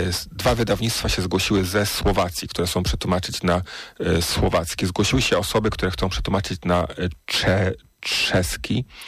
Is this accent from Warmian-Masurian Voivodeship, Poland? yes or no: no; Luboń, Greater Poland Voivodeship, Poland; Ja w ogóle wychowałem się w parafii świętego Maksymiliana. Pochodzę z Lubonia i tam właśnie w parafii świętego Maksymiliana się wychowałem.